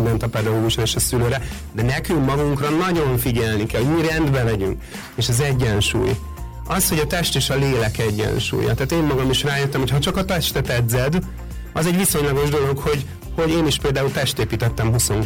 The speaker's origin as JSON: {"language": "Hungarian", "country": "Hungary", "said": "hát magyarok vagyunk, tehát hogy azokkal is ismerkedjünk meg."}